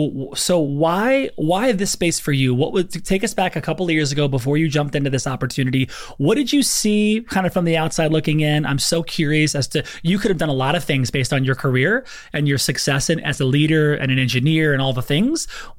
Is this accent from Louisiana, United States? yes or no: yes; Lafayette, Louisiana, United States; That's where I'm from. That's literally where I'm from.